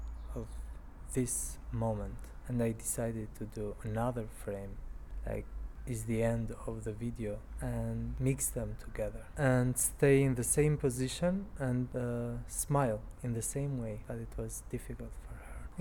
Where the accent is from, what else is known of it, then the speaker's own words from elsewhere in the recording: Albania; from Albania. I live in Tirana.